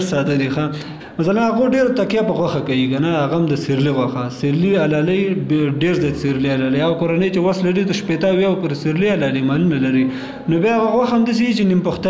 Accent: Kunar, Afghanistan; زه اصلا د کونړ ولایت اوسیدونکی یم.

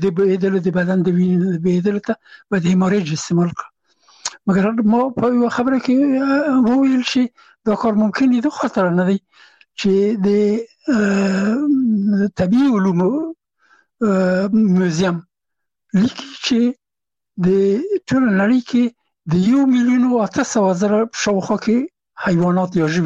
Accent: Afghanistan; هغه هغه زه نه پېژندلم چې زه هم افغان یم، ما ته یې نه پېژندو چې افغان یم.

